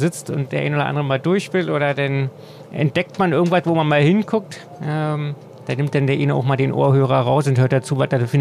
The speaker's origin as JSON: {"language": "German", "region": "Berlin", "country": "Germany", "said": "ich als Berliner, mich versteht vielleicht denn ja eher noch"}